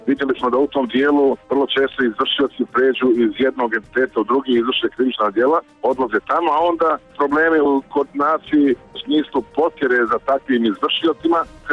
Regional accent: Bosnia & Herzegovina; Kod nas u Bosni problem je nepovjerenja jednih prema drugima.

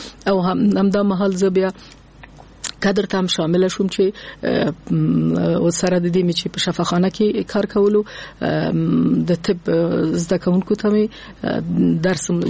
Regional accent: Nangarhar, Afghanistan; also born or lived in Kabul; زه د ننګرهار د ولایت یم اما زیږیدلی په کابل کې یم.

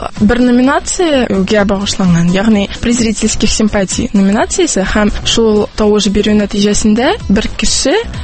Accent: Almetyevsk, Tatarstan, Russia; Мин үзем Әлмәттән

